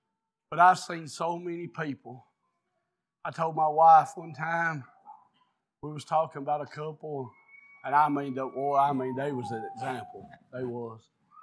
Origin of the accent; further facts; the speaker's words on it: Rocky Mount, North Carolina, United States; Oh, y'all put me on some kind of pedestal growing up around Rocky Mount.